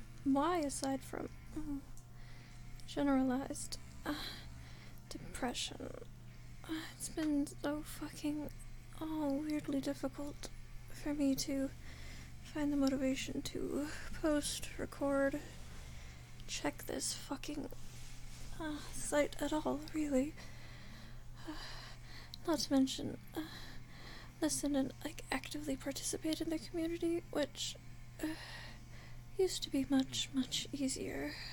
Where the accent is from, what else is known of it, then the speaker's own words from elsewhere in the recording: California, United States; I'm Californian, it's a gender non-specific thing.